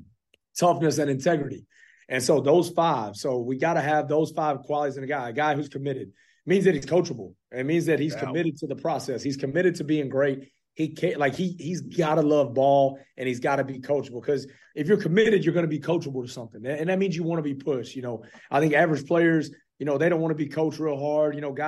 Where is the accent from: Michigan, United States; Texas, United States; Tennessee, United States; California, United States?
Texas, United States; Fort Worth; You know, I'm originally from Fort Worth, Texas, and I always joked around.